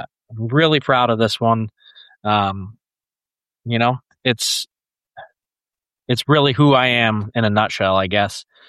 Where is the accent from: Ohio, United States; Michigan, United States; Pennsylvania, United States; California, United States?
Michigan, United States; But you know, I'm from the north. I'm from Michigan. I'm still a country person.